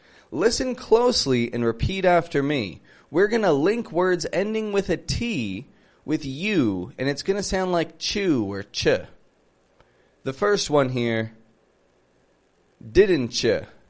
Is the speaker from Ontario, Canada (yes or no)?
yes; Toronto, Ontario, Canada; I'm from Toronto, from Canada